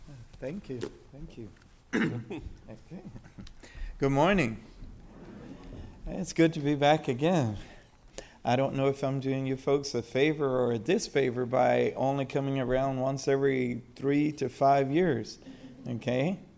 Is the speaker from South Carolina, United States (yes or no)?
yes; South Carolina, United States; I am from South Carolina. I may not sound like that anymore, but yes, South Carolina farm boy.